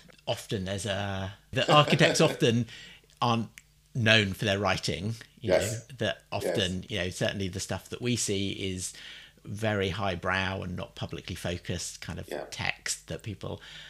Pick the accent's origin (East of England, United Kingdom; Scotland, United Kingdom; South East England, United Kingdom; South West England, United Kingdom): South East England, United Kingdom; It's a subject close to my heart. I grew up in Hampshire